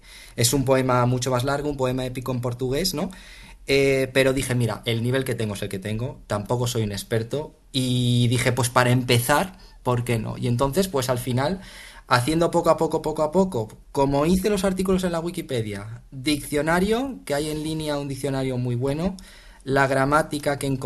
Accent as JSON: {"language": "Spanish", "town": "Madrid", "region": "Community of Madrid", "country": "Spain", "tie": "born there", "said": "Pues yo nací en Madrid, pero mi familia paterna es de Soria."}